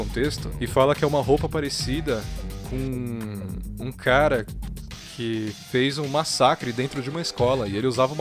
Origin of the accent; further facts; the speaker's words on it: Brazil; Mas claro, como nós somos brasileiros, né, a gente não pegou esse contexto.